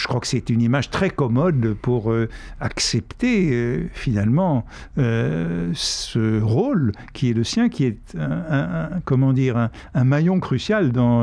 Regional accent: Paris, Île-de-France, France; Quand j'étais enfant à Paris

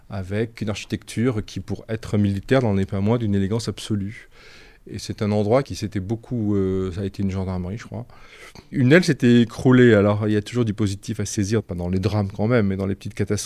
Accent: Arles, Provence-Alpes-Côte d'Azur, France; born there; Dieu sait si je viens moi-même d'une ville très chargée d'histoire, puisque je suis né à Arles.

